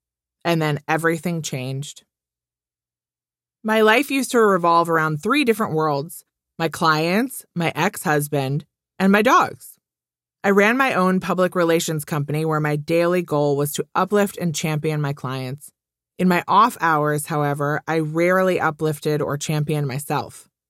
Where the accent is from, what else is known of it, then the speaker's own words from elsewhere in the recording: Wisconsin, United States; Growing up in Wisconsin, go Badgers, I had plenty of wonderful, supportive people in my life.